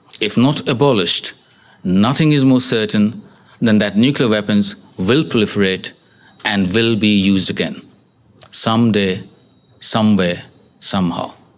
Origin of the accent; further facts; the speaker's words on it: Australia; Now, as an Australian of Indian origin, I must also note the delicious irony